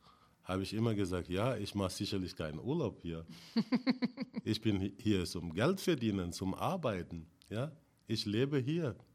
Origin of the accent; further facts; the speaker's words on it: Senegal; now in Germany; Ich komme aus Afrika, hauptsächlich aus dem Senegal. Ich bin hier sozialisiert